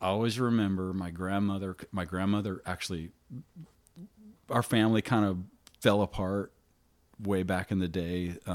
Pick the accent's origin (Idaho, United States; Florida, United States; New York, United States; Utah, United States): Florida, United States; Titusville; Okay, so I grew up in Titusville, Florida, of course, and basically just one street away from the Indian River Lagoon